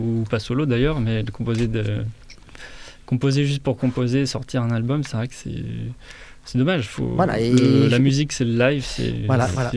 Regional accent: France; c'est peut-être sûrement parce qu'on est français

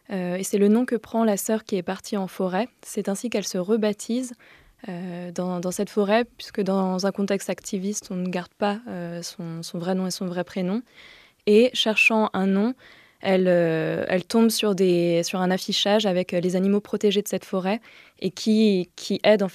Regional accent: Bourg-en-Bresse, Auvergne-Rhône-Alpes, France; Je suis née à Bourg-en-Bresse, j'y ai grandi, j'y ai fait mes premières études quoi, jusqu'au bac.

